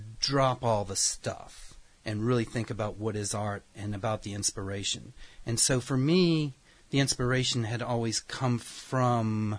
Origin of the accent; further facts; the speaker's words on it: the South, United States; growing up in the South, I would go with my aunts and my mom to cemeteries and take the used flowers out of the trash cans.